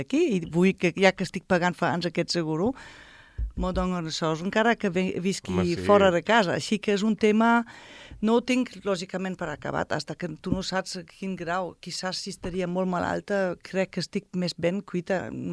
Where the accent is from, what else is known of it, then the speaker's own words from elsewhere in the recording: Cologne, North Rhine-Westphalia, Germany; Catalan is a second language; Soc de Colònia, has dit, eh? Colònia no és tan fred.